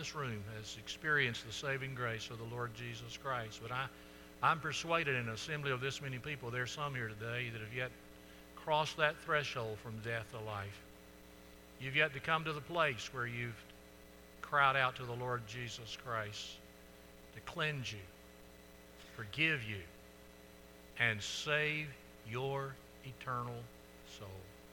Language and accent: English; Florala, Alabama, United States; When I was a child growing up in Florella, Alabama